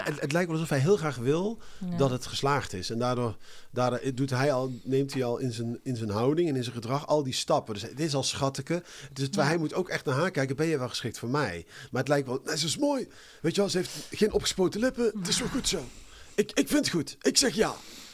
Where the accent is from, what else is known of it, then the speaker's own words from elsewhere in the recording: North Brabant, Netherlands; ik ken dat, ik kom zelf ook uit Brabant.